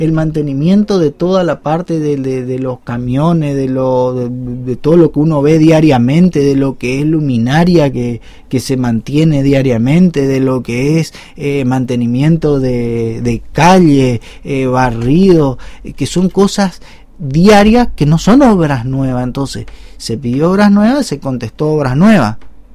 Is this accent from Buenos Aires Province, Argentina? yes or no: no; Paso de los Libres, Corrientes, Argentina; nosotros nos criamos en Paso de los Libres